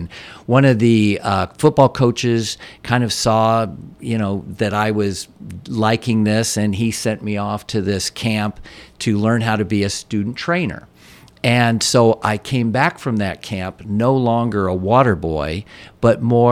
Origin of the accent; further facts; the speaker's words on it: Urbandale, Iowa, United States; I'm growing up in Urbandale, Iowa